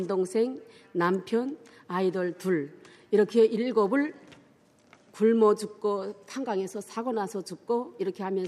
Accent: Pyongyang, North Korea; 저도 그때 13살 때 끌려갔을 때 정말 그 평양에서 태어나서 살다가 거기 갑자기 끌려 들어가니까

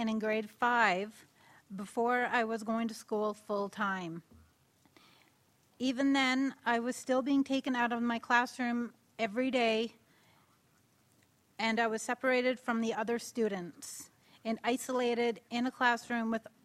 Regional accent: Yellowknife, Northwest Territories, Canada; I am from Yellowknife and Northwest Territories, Canada. I am an Indigenous person with an intellectual disability

